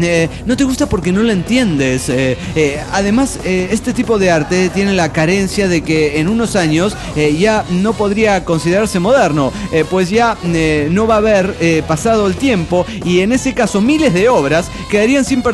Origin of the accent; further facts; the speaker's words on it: Viale, Entre Ríos, Argentina; de Viale, Paraná.